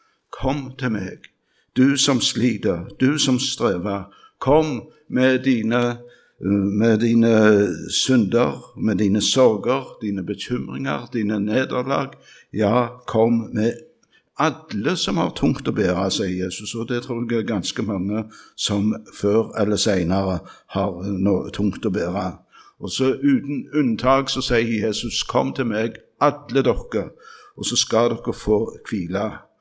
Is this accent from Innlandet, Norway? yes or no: no; Randaberg, Rogaland, Norway; Det var en sang som jeg lærte i ungdommen, med sang i ungdomsmusikken hjemme på Randaberg